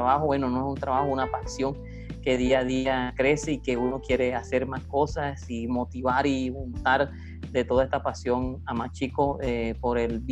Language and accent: Spanish; El Carmen de Bolívar, Bolívar, Colombia; sobre todo en la región donde yo me crié. Yo soy del Carmen de Bolívar.